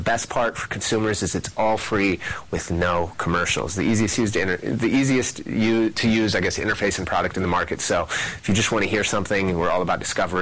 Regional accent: Minneapolis, Minnesota, United States; I was a kid from Minneapolis at the end of the day.

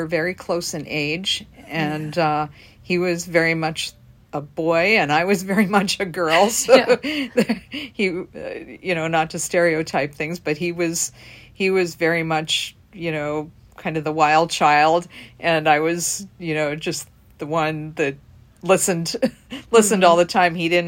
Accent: Pennsylvania, United States; I grew up in eastern Pennsylvania, in the mountains, coal regions. So it was a rural area about 3 miles from the closest town.

